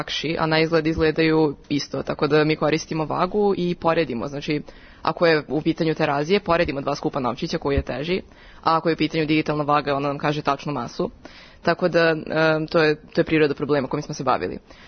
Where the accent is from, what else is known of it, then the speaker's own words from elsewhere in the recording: Pančevo, Vojvodina, Serbia; isto iz seminara matematike, iz Pančeva sam.